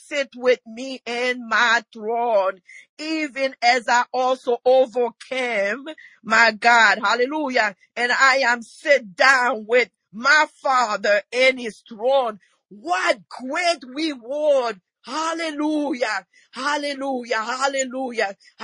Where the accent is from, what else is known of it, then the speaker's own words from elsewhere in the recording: Haiti; I was born in Haiti and raised in an orphanage.